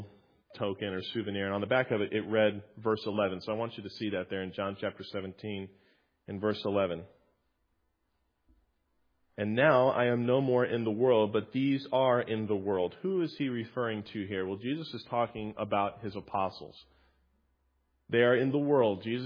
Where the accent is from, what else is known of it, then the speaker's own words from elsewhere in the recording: Tampa, Florida, United States; You know, I'm from Tampa, where the streets are wide enough for buses, you know, where there's organization and things are spread out.